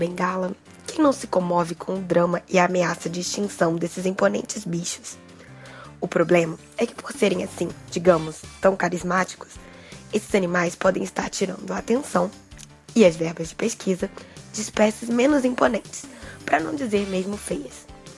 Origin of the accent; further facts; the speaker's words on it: Rio de Janeiro, Brazil; now in São Paulo, Brazil; carioca que fala de ciência em São Paulo.